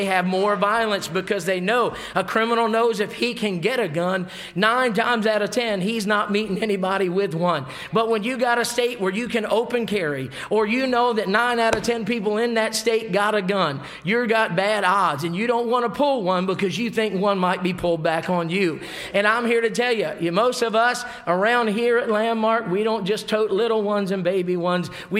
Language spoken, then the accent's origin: English; United States; I mean, as an American, what am I going to die for? I thank God for the piece of dirt that I was born on.